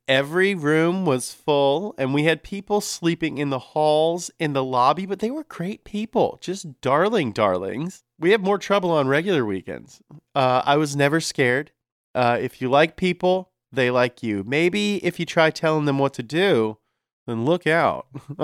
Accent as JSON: {"language": "English", "town": "Hollister", "region": "California", "country": "United States", "accent": "Hollister, California", "said": "I'm from Hollister, California."}